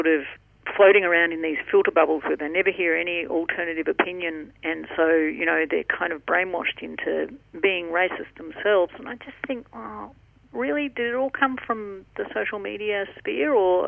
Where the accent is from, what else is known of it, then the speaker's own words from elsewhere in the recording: Queensland, Australia; I grew up in Queensland in the 70s, 80s, 90s